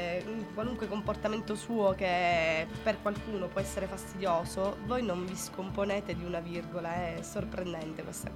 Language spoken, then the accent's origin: Italian; Sicily, Italy; I giorni per noi che veniamo dalla Sicilia sono stati un po' tristi